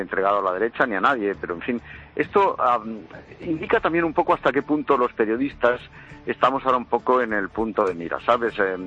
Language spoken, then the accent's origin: Spanish; Spain; yo estoy muy preocupado de verdad como español